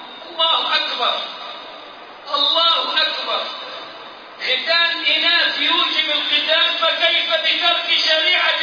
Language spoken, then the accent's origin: Arabic; Egypt; عاد تجرب المره الرابعه عندنا في مصر اهلا وسهلا